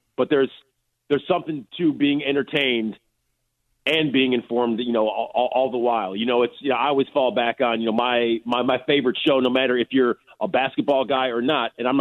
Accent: Chicago, Illinois, United States; I'm from Chicago, you know, born and raised, and you know, I grew up as a Cubs fan

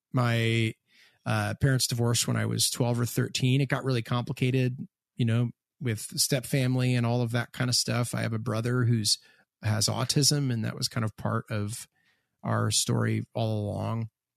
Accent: Hamilton, Ontario, Canada; So I am from Hamilton, Ontario, Canada, which is sort of inseparable from our story because Hamilton is a weird city.

